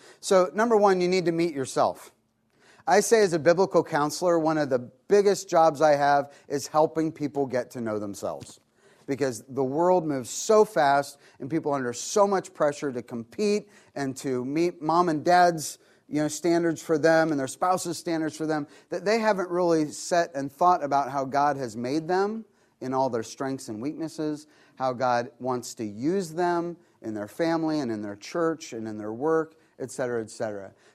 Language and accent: English; Ohio, United States; I grew up in Ohio. What a great state. I say it's a great place to be from.